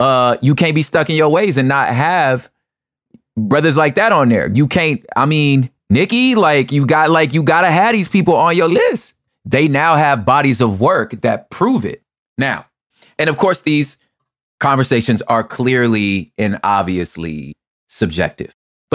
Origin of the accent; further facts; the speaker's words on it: the West, United States; And I'm saying the golden age probably because that's my generation. So it's hard for me, like, and I'm from the West.